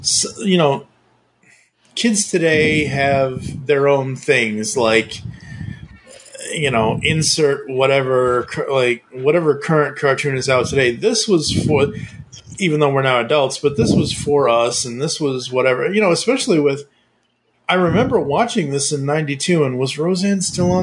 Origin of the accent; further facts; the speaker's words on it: Massachusetts, United States; moved away; because we're from Massachusetts originally, and we lived up there for X number of years in my young life and whatever.